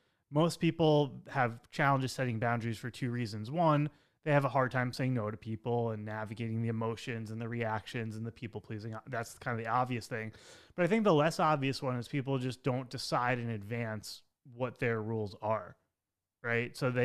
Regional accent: Locust Valley, New York, United States; You know, he's from Roslyn. I'm from Locust Valley.

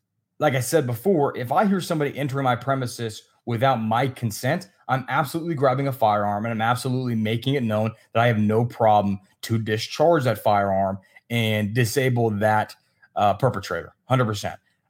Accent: Virginia, United States; I'm originally from Virginia.

